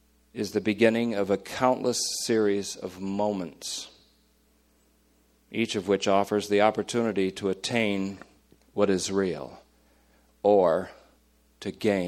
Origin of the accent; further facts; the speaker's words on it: Hoosick Falls, New York, United States; born there; it was about a couple miles from where I was born in Hoosick Falls, New York.